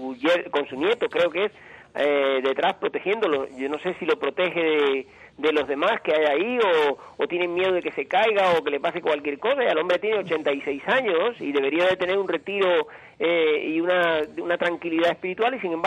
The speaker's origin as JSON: {"language": "Spanish", "town": "Santiago de las Vegas", "region": "Havana", "country": "Cuba", "tie": "born there", "said": "yo nací en Santiago de las Vegas y conozco perfectamente la zona de Mayabeque"}